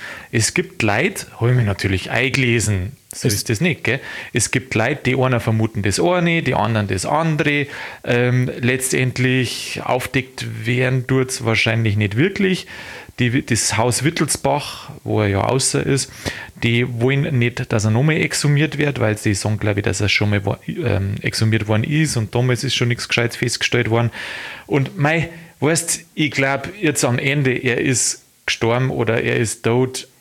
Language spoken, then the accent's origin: German; Bavaria, Germany; Da, wo ich herkomme, Landkreis Landshut